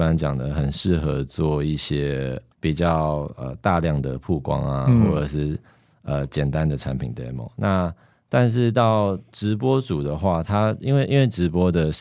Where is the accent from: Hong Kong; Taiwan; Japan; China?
Taiwan; 大家没有像我们台湾人很精打细算，